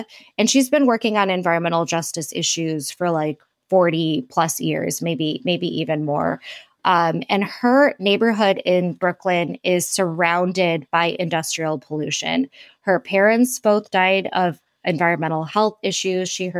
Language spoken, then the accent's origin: English; India; A lot of them were from India, and I'm Indian.